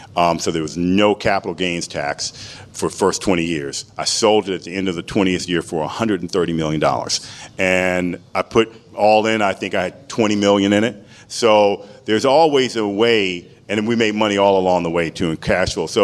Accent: Washington, District of Columbia, United States; and Washington, D.C. is my hometown.

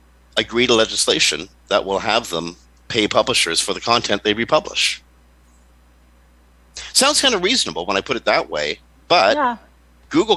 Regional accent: Canada; A story out of Canada, which you know, is near and dear to me, given that I'm Canadian.

